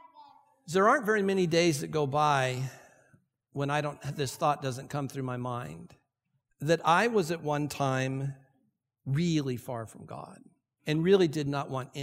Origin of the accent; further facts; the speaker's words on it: Santa Ana, California, United States; I grew up here in Santa Ana.